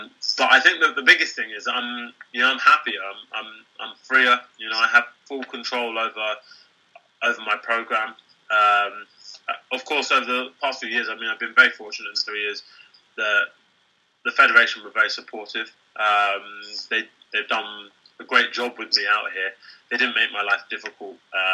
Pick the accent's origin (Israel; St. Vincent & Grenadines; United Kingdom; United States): United Kingdom; London; coming from London, this is where during the Games was very different, you know. Growing up in London was realising no one talks to anybody there.